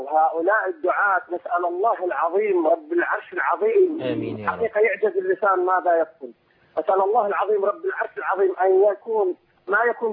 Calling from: Baghdad, Baghdad Governorate, Iraq; طبعا أنا أكلمك من بغداد

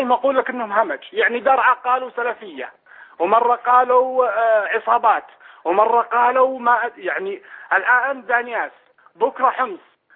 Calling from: Saudi Arabia; أنا من السعودية أكلمك

